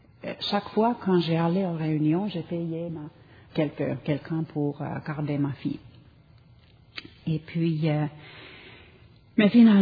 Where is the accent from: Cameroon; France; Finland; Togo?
Finland; French is a second language; moved away; je suis une immigrante aussi, j'ai un accent en français, j'ai un accent en anglais, et puis, je viens de Finlande, originellement, mon père est suédois, ma mère est finlandaise, et puis, c'est-à-dire que français, c'est pas ma langue deuxième, c'est ma langue, c'est ma cinquième langue.